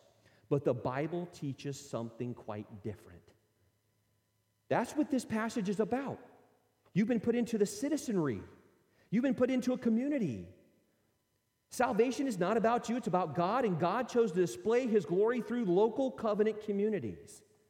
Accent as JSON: {"language": "English", "town": "Higginsville", "region": "Missouri", "country": "United States", "said": "You know, people ask me, where are you from? And I say Higginsville, and I say that with pride."}